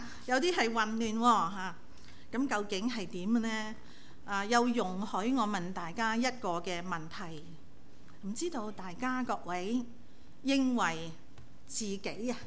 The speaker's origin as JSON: {"language": "Chinese", "country": "China", "said": "跟我们中国人有少少相似，即是古老那些的思想"}